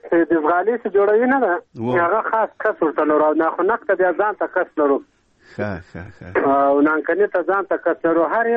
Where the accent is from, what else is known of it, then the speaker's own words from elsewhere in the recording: Ghazni, Afghanistan; زه د غزنی ولایت یم، د اندړو د ولسوالۍ یم، یادی ګډولو د کلي یم.